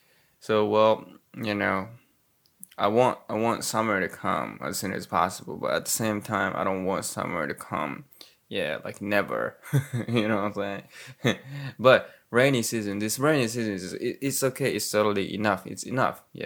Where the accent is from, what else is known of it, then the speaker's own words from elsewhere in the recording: Japan; first language ja; English is a second language; Japanese is my native tongue, so yeah, that's the reason why I've been doing this, my podcast in Japanese entirely.